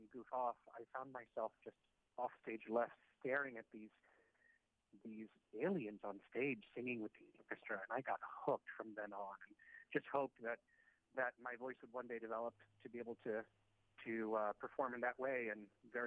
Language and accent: English; Maryland, United States; now in Milwaukee, United States; I'm born and raised in Maryland, and so while it breaks my heart to see on TV from here in Milwaukee what everyone else is seeing